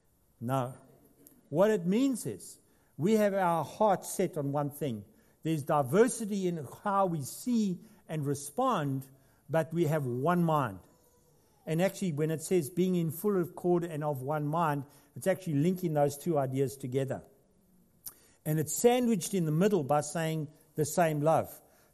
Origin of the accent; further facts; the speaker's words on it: South Africa; moved away as an adult; now in Australia; Gail and I moved from South Africa to Australia 20 years ago.